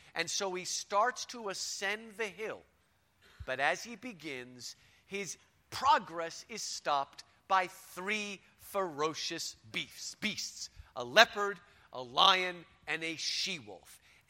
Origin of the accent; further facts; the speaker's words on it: Houston, Texas, United States; I'm from Houston, Texas.